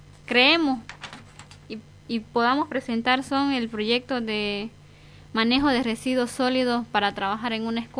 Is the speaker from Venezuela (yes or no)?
no; Ascensión de Guarayos, Santa Cruz, Bolivia; de Ascensión de Guarayo.